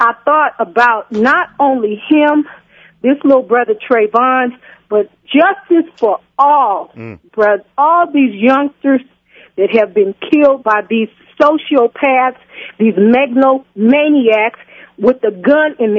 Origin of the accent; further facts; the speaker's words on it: Oakland, California, United States; also born or lived in Arizona; I'm from the Bay Area, California, Oakland, and I had moved to Arizona for 2 years